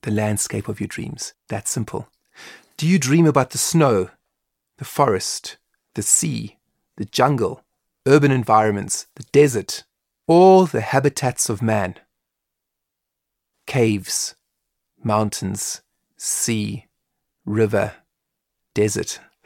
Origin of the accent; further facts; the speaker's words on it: South Africa; So even though I'm half Irish, I wasn't brought up in Ireland. I was brought up in South Africa.